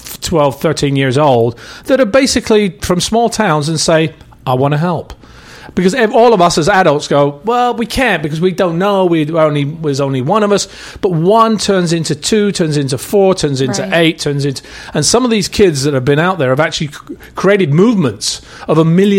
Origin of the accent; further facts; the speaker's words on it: London, United Kingdom; born there; I was born in London. I from an Italian mother, English father.